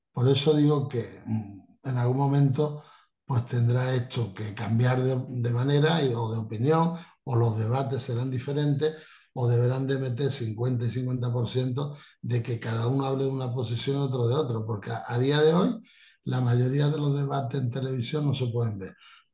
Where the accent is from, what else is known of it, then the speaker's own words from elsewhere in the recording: Spain; que somos españoles igual que ellos, que somos personas, que somos empresarios